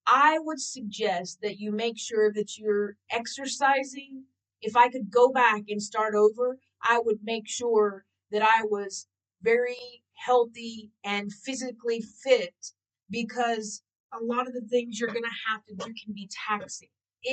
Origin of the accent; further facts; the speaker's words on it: United States; now in Mozambique; So when I speak about this, I'm speaking as from an American point of view.